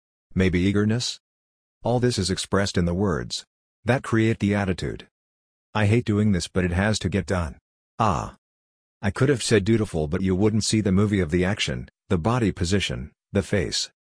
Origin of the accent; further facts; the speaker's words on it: Hungary; first language Hungarian; English is a second language; I didn't get the hang of it until I looked what the word is in Hungarian, my mother tongue.